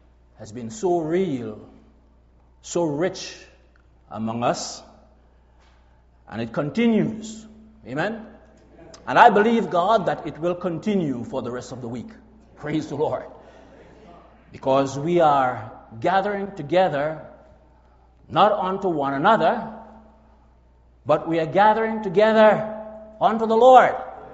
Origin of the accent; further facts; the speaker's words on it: Grenada; we are from Grenada, the Isle of Spice, which is 12 miles wide, 21 miles long, 133 square miles.